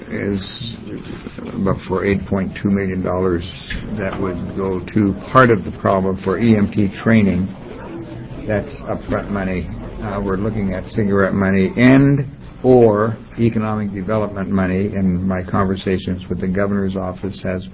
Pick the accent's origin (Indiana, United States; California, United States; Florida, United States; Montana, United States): Montana, United States; I'm from Montana, and we tear our state apart